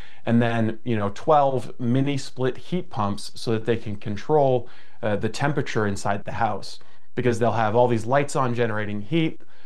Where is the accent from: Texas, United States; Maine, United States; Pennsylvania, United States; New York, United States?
Maine, United States; Dexter; in Dexter, Maine, my hometown, less than a mile from where I grew up and went to high school